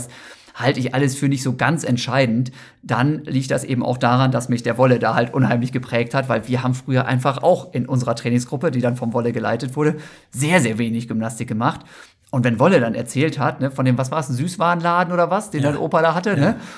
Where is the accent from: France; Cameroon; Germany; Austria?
Germany; Osnabrück, Lower Saxony; ich selber bin ja in Osnabrück aufgewachsen